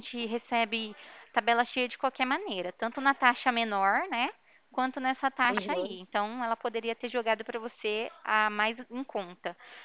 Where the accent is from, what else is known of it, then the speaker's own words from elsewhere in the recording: Ribeirão Preto, São Paulo, Brazil; Tá, eu sou aqui de Ribeirão Preto. Eu fico aqui na Presidente Vargas, sabe o edifício Trio? Pertinho do McDonald's.